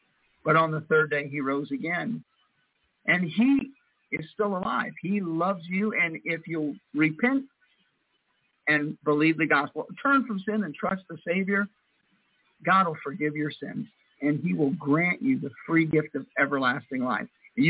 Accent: Vero Beach, Florida, United States; also born or lived in Fort Pierce; I am from Florida, though. I'm from Fort Pierce, Florida. That's where I was born, but I grew up in Vero Beach, Florida.

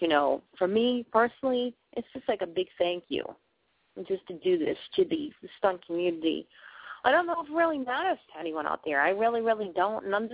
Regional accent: Boston, Massachusetts, United States; it's back from where I'm from Boston, so I'm going to play this song, and I'll be back.

